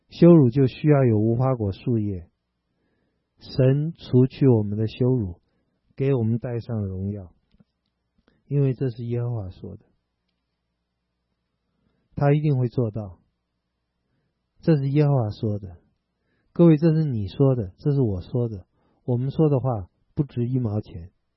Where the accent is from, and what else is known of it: China